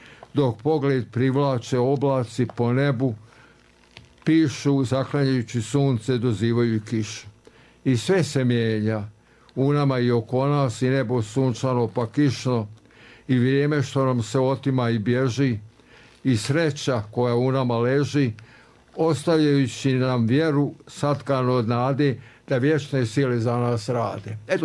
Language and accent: Serbian; Banja Luka, Republika Srpska, Bosnia & Herzegovina; born there; Ja sam rođen u Banja Luci, moji su rođeni u Banja Luci, otac mi je iz Banja Luke.